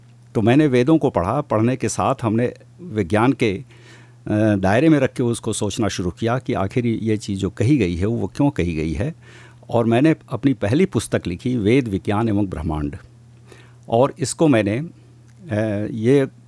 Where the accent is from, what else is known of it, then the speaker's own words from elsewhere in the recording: Varanasi, Uttar Pradesh, India; also born or lived in Prayagraj; और मैं भारत के उत्तर प्रदेश के वाराणसी ज़िले का रहने वाला हूँ। हमारी शिक्षा दीक्षा प्रयाग में हुई है